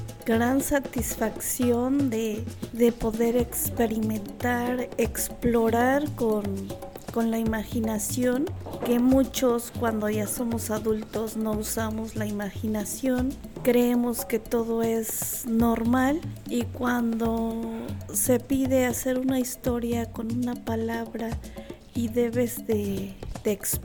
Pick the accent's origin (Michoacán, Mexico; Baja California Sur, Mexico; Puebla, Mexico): Puebla, Mexico; Xocoyolo; vengo de la comunidad de Xocoyolo